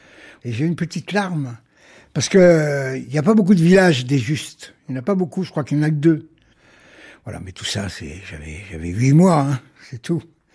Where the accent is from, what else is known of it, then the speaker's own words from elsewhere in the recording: Paris, Île-de-France, France; je suis en face du stade Jean-Bouin, pour ceux qui connaissent bien Paris, en face du Parc des Princes. Derrière chez moi, il y a la clinique du Belvédère.